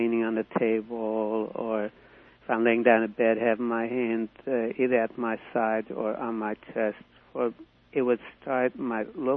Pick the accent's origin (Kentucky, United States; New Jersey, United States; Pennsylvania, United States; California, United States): California, United States; Fullerton; Well, I am from Southern California in Fullerton.